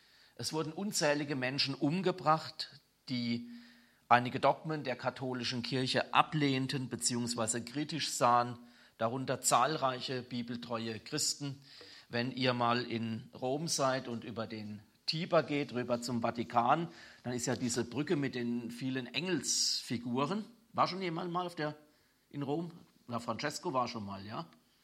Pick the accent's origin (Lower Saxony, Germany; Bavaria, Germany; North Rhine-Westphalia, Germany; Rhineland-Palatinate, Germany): Rhineland-Palatinate, Germany; Pirmasens; Ich war gestern in meiner Heimatstadt Pirmasens und bin da auch durch den Ortsteil Fehrbach gefahren.